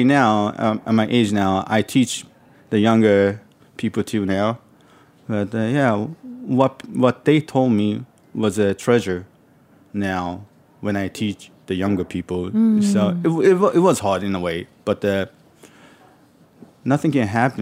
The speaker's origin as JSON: {"language": "English", "region": "New York", "country": "United States", "tie": "born or raised there", "said": "And I trained in Kyoto, and I grew up in New York, so I know about Japanese cooking"}